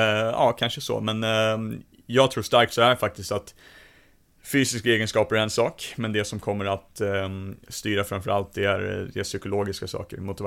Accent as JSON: {"language": "Swedish", "town": "Ottawa", "region": "Ontario", "country": "Canada", "tie": "born or raised there", "lives_now": "Stockholm, Sweden", "said": "jag är uppvuxen i mångmiljonstad i Ottawa och bott i Stockholm här senaste åren."}